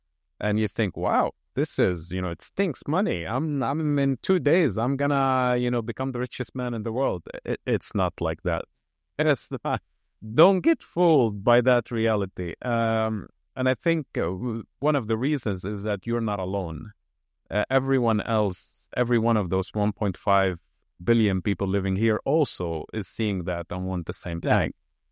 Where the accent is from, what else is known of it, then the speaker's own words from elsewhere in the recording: Lebanon; now in China; I'm Middle Eastern. I was born and raised in Lebanon.